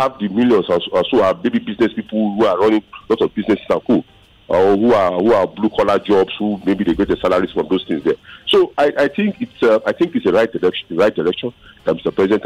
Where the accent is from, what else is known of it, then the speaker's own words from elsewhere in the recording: Benin City, Edo, Nigeria; Unfortunately, that's my hometown.